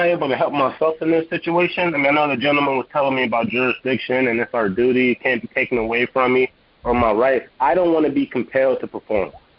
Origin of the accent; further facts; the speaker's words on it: Ohio, United States; now in New York, United States; Yeah, well, I'm from Ohio, but I moved to New York in 2018.